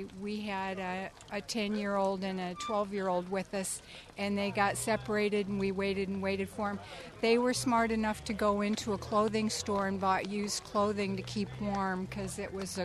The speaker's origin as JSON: {"language": "English", "town": "Blue Grass", "region": "Iowa", "country": "United States", "said": "we're from Bluegrass, Iowa, and this is our 35th Ragbri."}